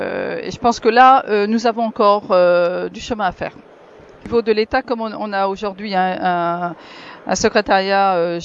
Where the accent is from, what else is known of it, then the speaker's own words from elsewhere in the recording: Brest, Brittany, France; en même temps je suis bretonne et brestoise.